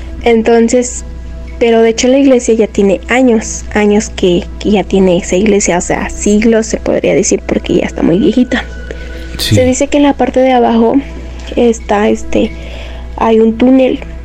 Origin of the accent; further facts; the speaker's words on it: Tlaxcala, Mexico; yo soy de Tlaxcala y pertenezco a un pueblo que se llama San Bartolomé Cuaizmacla.